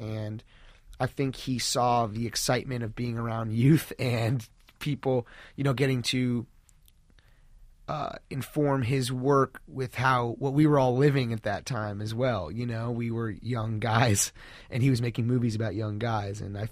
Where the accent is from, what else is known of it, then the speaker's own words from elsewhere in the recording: Los Angeles, California, United States; Yeah, I grew up in Los Angeles, and I went to high school with, you know, people whose parents were studio heads and actors and things like this.